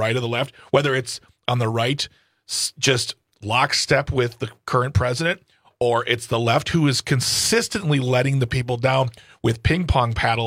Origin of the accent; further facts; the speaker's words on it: United States; Because I'm an American living in this country too, and I don't own a giant boat.